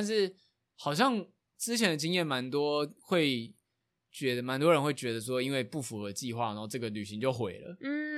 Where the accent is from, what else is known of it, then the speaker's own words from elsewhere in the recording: Tainan, Taiwan; now in Taipei, Taiwan; 我觉得终究有个时刻我住在台北的时间搞不好会超过台南，对